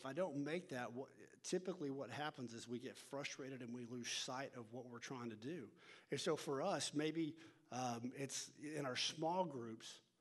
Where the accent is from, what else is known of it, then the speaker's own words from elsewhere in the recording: Texas, United States; By the way, I told you guys I was from North Texas, right? My Cowboys.